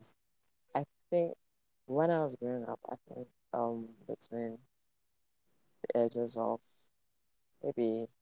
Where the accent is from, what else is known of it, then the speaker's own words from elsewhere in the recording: Uganda; But what I would say about my childhood here